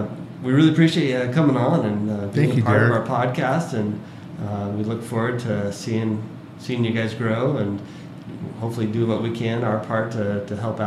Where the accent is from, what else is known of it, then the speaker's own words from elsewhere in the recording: Las Vegas, Nevada, United States; I was born and raised in Vegas, and so clear on the west side of town